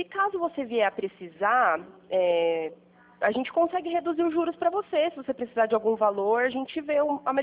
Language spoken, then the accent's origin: Portuguese; Pirassununga, São Paulo, Brazil; Eu sou daqui de Pirassununga mesmo